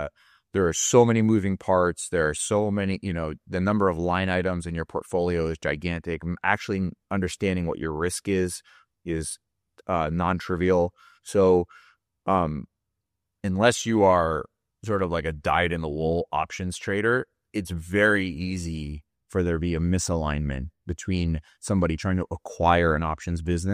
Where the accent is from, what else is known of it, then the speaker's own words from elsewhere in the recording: New Jersey, United States; now in California, United States; I grew up in New Jersey, I was living in New York City after that, and you know, I'm Egyptian, I don't like cold weather.